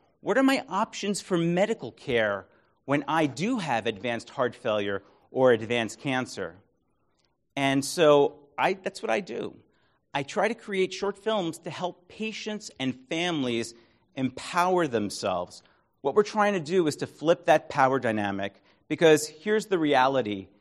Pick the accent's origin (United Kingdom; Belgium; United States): United States; Brooklyn, New York; You see, I was born and bred in Brooklyn, New York, where Whitman spent the first half of his life.